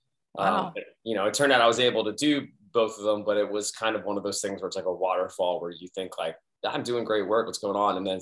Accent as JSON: {"language": "English", "town": "Philadelphia", "region": "Pennsylvania", "country": "United States", "tie": "born or raised there", "said": "But I grew up, I grew up in Philadelphia where it's kind of not something that people really do. It's like you kind of just play sports."}